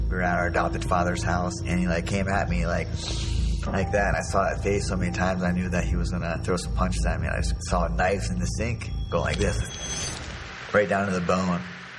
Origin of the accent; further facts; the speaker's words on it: Yorkville, Ohio, United States; My hometown is Yorkville and Denison, Ohio. We call it the Twin Cities. It's filled with a lot of run-down houses, businesses, but there's a sense of pride that comes from there.